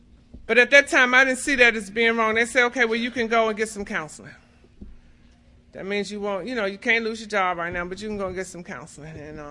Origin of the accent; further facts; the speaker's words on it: Washington, District of Columbia, United States; I'm from Southeast Washington, and you know, it used to be a place called Clancy's